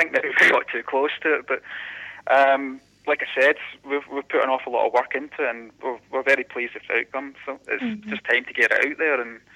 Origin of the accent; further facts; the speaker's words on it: Scotland, United Kingdom; I am Scottish, yes. Well, the band started in Glasgow, just outside Glasgow, with me and my childhood friend.